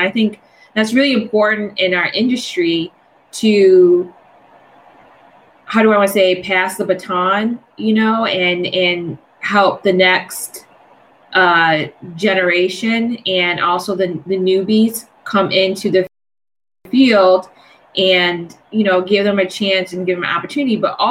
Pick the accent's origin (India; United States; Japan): United States; Detroit, Michigan; now in Washington, United States; because I'm originally from Detroit. I'm in DC now.